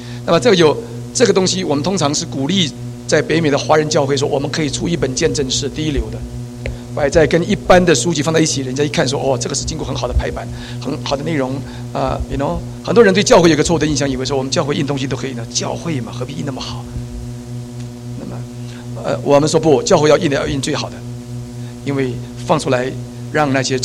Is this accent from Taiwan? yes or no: yes; Taiwan; moved away as an adult; also born or lived in Fujian, China; now in United States; 我是福建人，生在福建，长在台湾，20几年前移民到美国来。那么我一直在台湾的时候就做学生的工作。